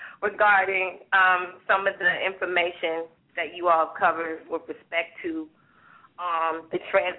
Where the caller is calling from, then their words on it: New Jersey, United States; I'm calling from New Jersey.